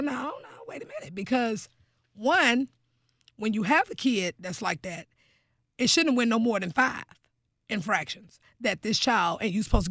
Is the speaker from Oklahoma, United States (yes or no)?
no; Houston, Texas, United States; You know, I'm from Northeast Houston. You know, I'm that girl that's from around the way